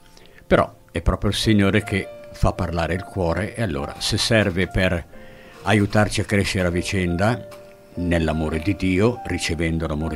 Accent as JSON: {"language": "Italian", "town": "Casatenovo", "region": "Lombardy", "country": "Italy", "tie": "born there", "said": "io sono nato in Brianza, ma provengo da due genitori milanesi doc che sono dovuti sfollare a Casatenovo, diciamo anche il nome del paese, a Casatenovo, a causa della guerra. E io sono nato lì"}